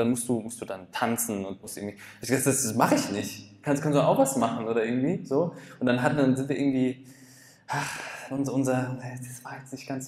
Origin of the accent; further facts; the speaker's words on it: Hesse, Germany; Wir kommen übrigens aus dem Rheingau.